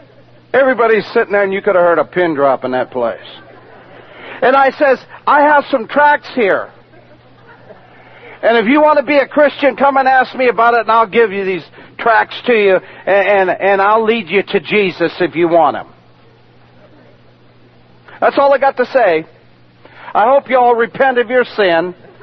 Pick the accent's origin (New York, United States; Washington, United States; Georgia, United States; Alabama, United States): Washington, United States; Lakewood; when I was littler, we were raised in Lakewood till we moved to Ruston.